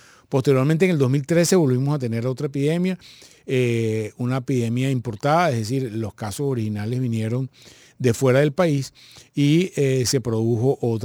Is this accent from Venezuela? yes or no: yes; Venezuela; lo cual es una buena noticia para nosotros como venezolanos